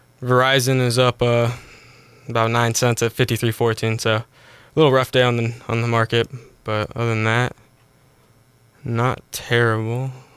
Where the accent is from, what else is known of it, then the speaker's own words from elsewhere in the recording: Defiance, Ohio, United States; I'm from Defiance, Ohio.